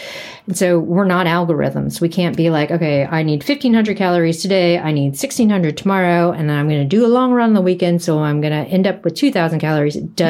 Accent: United States; now in New Zealand; but growing up in the US and understanding that culture and understanding where a lot of these narratives came from.

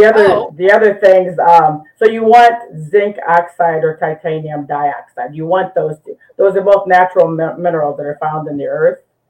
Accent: Midwest, United States; now in San Diego, United States; But we're from the Midwest, and now we're out here in San Diego, right?

